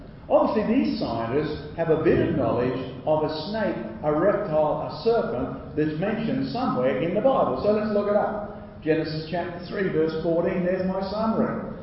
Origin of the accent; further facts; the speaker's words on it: Australia; Now, I'm an Aussie.